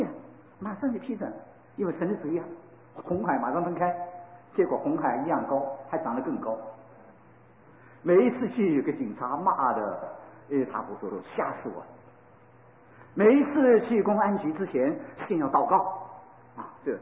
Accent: Guangdong, China; 我是广东人，我学经济的

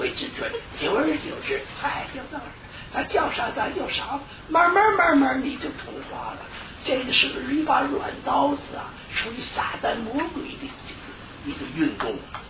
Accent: Northeast China, China; 我小时候我三岁，我生在东北，三岁东北沦陷，被日本所占领。

